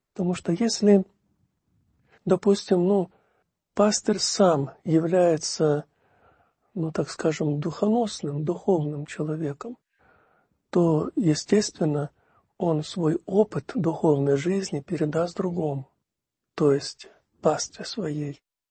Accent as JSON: {"language": "Russian", "town": "Karaganda", "region": "Karaganda Region", "country": "Kazakhstan", "tie": "born there", "said": "вот в этом городе, где я родился, в Караганде"}